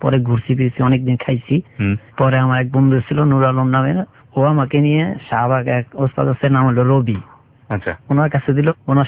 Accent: Dhaka, Dhaka Division, Bangladesh; born there; আমার জন্ম ঢাকাতেই, মান্ডাতেই, আর আমার জেলা হচ্ছে শরীয়তপুর।

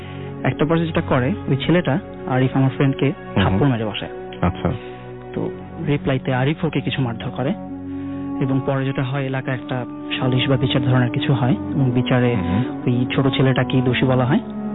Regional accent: Dhaka, Dhaka Division, Bangladesh; এসেছি ঢাকা থেকে।

